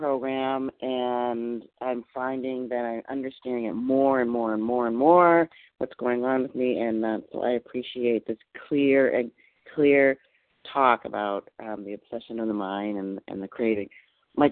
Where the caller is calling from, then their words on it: Massachusetts, United States; I'm calling from Massachusetts.